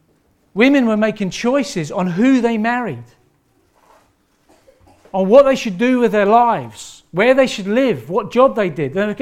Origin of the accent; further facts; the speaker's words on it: England, United Kingdom; accent: English; he mimics some of my English accent